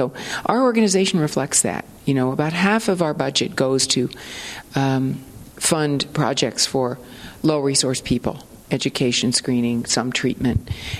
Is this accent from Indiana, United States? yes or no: no; Peoria, Illinois, United States; And I think what was important about growing up in Peoria, and it's not that way anymore, by the way